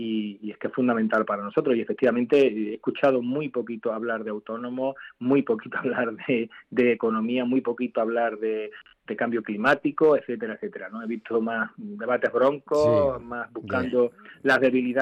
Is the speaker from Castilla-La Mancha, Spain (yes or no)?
no; Andalusia, Spain; comunidades autónomas como la mía, Andalucía, yo soy andaluz